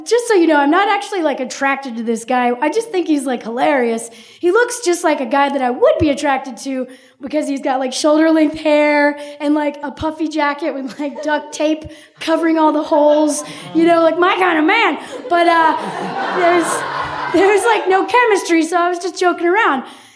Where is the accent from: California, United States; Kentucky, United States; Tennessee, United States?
Tennessee, United States; and he's from West Virginia, and I'm from Tennessee, and most of the people at this party aren't